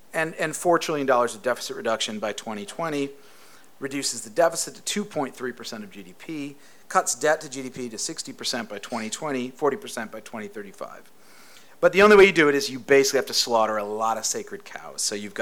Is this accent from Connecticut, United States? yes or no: yes; Connecticut, United States; I'm from Connecticut. We don't have any interesting conversation.